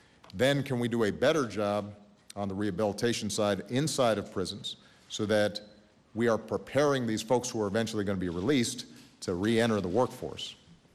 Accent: Chicago, Illinois, United States; including my hometown of Chicago and in Baltimore.

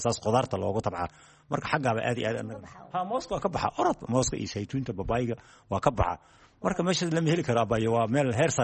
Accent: Kelafo, Somali Region, Ethiopia; now in Bosaso, Somalia; qallaafe ayaan ka imid degmadii hore, lug baanan aga imid

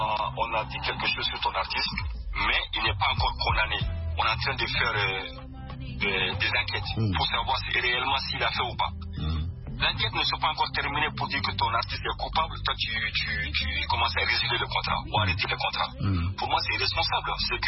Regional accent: Mali; Moi, en tant que Malien, citoyen du monde, je respecte ce monsieur parce que c'est mon nouveau président.

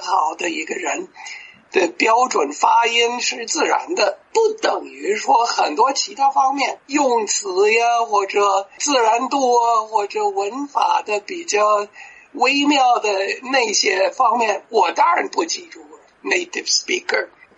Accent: United States; Chinese is a second language; 只好用不好的中文问：“对不起，我是美国人，某某人的电话多少？”

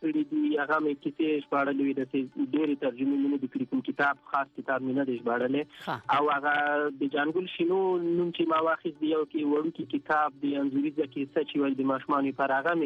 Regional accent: Paktia, Afghanistan; زه اصلا د پکتیا دی اریو بیا ما او په اریو کې اکثرا ځاګی او اوسېږي نو زم د ځاګی یم

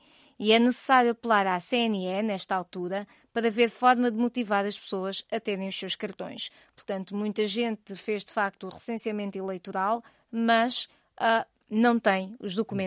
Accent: Benguela, Angola; é bom ouvi-lo a partir daí da minha terra.

